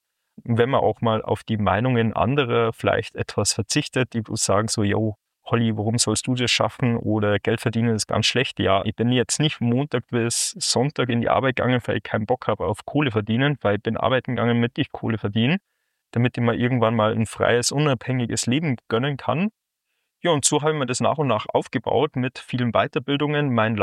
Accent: Bavaria, Germany; also gebürtig Berchtesgadener Land aufgewachsen, direkt im Süden von Deutschland. Wunderschön, 34 Jahre alt, 1990 geboren.

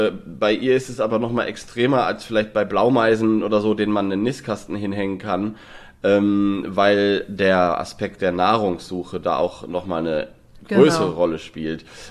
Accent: Lower Saxony, Germany; born there; komme ich ja gebürtig aus Niedersachsen

